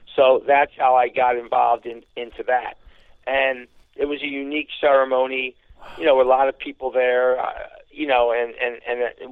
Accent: Philadelphia, Pennsylvania, United States; because I was from West Philly, I knew how to make deals.

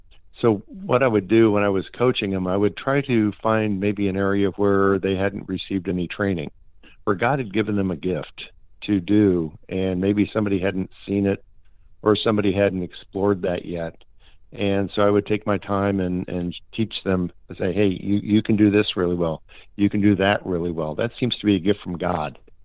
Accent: Overland Park, Kansas, United States; So I was born and raised in Overland Park, Kansas.

